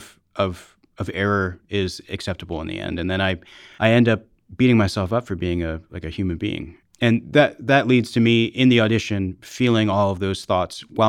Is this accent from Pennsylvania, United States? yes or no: yes; Allentown, Pennsylvania, United States; I'm a bassist. I'm from Allentown, Pennsylvania.